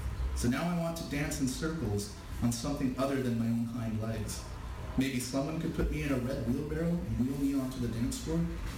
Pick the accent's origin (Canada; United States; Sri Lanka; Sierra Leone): Canada; Red Deer, Alberta; growing up in Red Deer, I was interested in punk rock